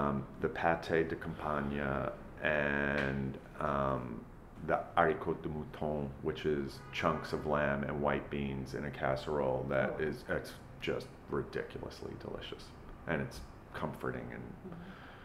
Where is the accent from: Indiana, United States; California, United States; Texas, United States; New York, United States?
New York, United States; And then in New York, you know, as a New Yorker, I eat in places.